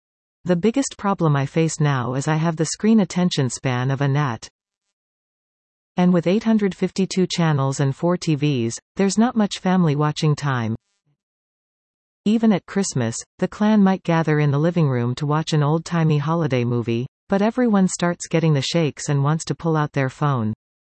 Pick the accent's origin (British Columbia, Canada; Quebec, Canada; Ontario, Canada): British Columbia, Canada; Duncan; Growing up in Duncan, we were lucky enough to have the Seattle channels and three American networks, ABC, NBC, CBS